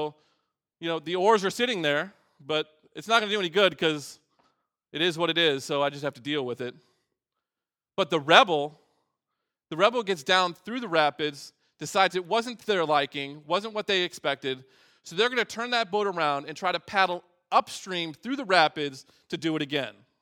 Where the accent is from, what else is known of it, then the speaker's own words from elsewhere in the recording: Pacific Northwest, United States; I grew up in the Pacific Northwest. My teenage years spent out in the Pacific Northwest.